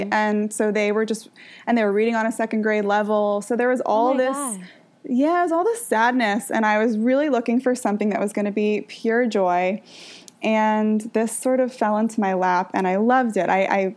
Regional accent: New York City, New York, United States; I would walk to school in the morning, and I grew up in New York City.

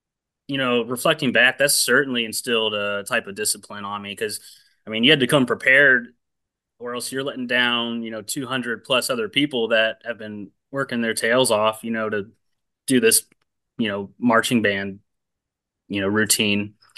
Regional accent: Akron, Ohio, United States; So I grew up in Ohio in the Akron area, and you know, my dad played piano.

